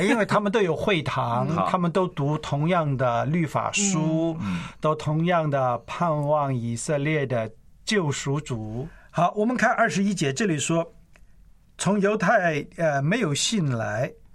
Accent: China

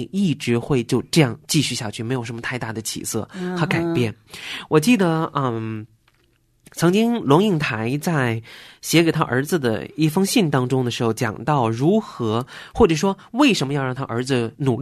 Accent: China; 因为你知道我们中国人的这个观念当中哈，尤其我们基督徒就觉得说，哎，我换个工作是不忠心的表现

